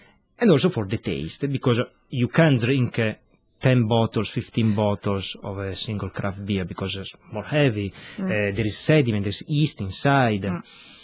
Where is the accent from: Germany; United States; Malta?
Malta; English is a second language; even if I'm from Malta, but I'm, actually I'm living in Gozo in Malta, so they register as a Maltese.